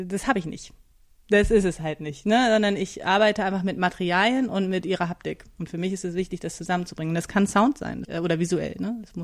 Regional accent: Hanover, Lower Saxony, Germany; also born or lived in Hamburg / Cologne / Halle; now in Berlin, Germany; Ja, geboren in Hannover, da habe ich natürlich meine ganzen Schulabschlüsse gemacht. Ich bin nach Halle gekommen, auch über Umwege, über Hamburg und Köln

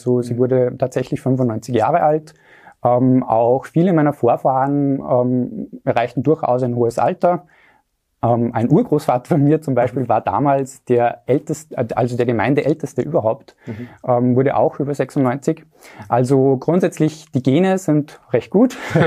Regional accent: Austria; Genau, also ich komme aus Österreich.

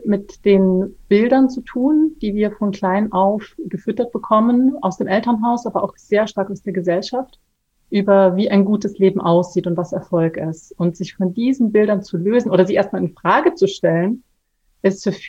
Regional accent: Bali, Indonesia; ich habe als Kind auf Bali gelebt, in einer ganz traditionellen Dorfstruktur, wo einfach jeder jedem immer hilft

